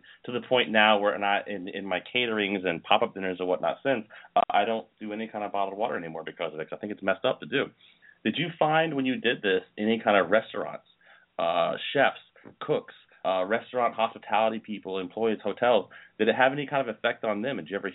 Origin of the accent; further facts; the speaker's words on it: Virginia, United States; And I remember very distinctly growing up in Virginia, where I'm originally from, my mom having trouble paying the water bill.